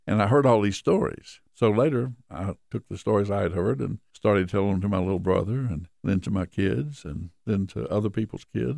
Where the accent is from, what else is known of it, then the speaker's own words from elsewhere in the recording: Elizabethton, Tennessee, United States; also born or lived in Mountain City; I was born in Mountain City, Tennessee, which is a very colorful name for a storyteller.